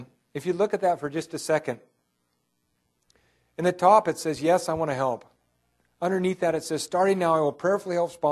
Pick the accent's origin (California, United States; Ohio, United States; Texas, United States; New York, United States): California, United States; Atascadero; I was living in San Luis Obispo area. That's where I was born and raised, Atascadero. It's my hometown. It means mud hole.